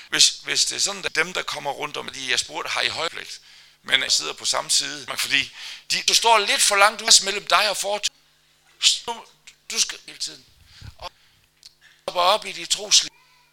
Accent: Jutland, Denmark; Vi er jo jyder.

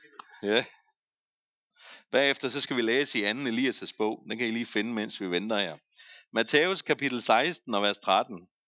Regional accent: Zealand, Denmark; jeg er også en form for indvandrer til det her område. Jeg kommer fra et andet sted i landet, jeg kommer fra Sjælland.

